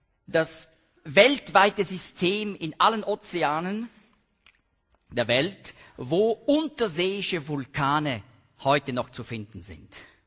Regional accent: Switzerland; Das stellt auch alle Schweizer Berge in den Schatten, ja? Das sage ich als Schweizer.

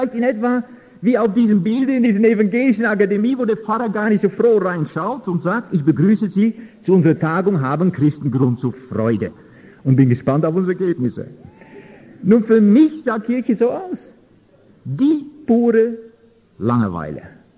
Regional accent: Netherlands; German is a second language; ich bin nicht aus Deutschland, ich habe einen anderen Akzent, ich komme aus Holland. Ich habe keine christliche Erziehung gehabt

